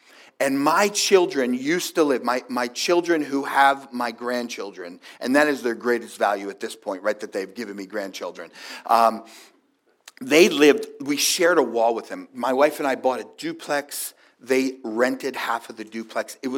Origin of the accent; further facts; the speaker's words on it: New Jersey, United States; I am from New Jersey, okay, so that's in my blood.